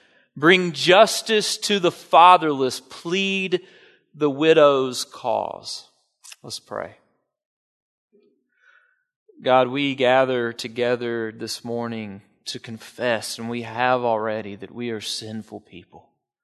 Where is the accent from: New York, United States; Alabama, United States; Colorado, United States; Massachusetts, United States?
Alabama, United States; Dothan; I began preaching at the rescue mission in my hometown, Dothan, Alabama, to the homeless community.